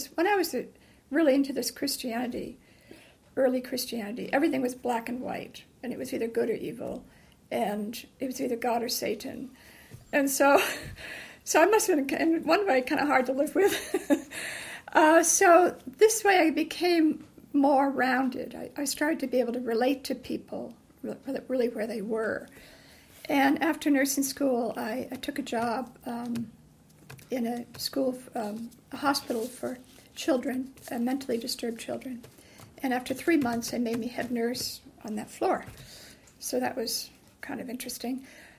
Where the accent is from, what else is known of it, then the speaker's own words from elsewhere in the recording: Boston, Massachusetts, United States; I said, oh, I'm from Boston. Everyone's out to change the world.